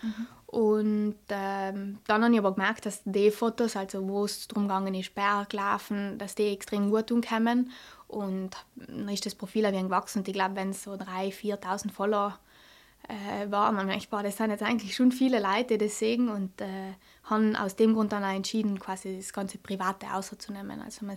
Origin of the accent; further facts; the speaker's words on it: Bolzano, Trentino-Alto Adige, Italy; meine Mami kommt aus Bozen und mein Papi kommt aus Sarntal und sie haben viele Jahre in Bozen gewohnt, deshalb sind wir Kinder eigentlich in Bozen aufgewachsen und vor ungefähr 10 Jahren sind wir ins Sarntal eingezogen.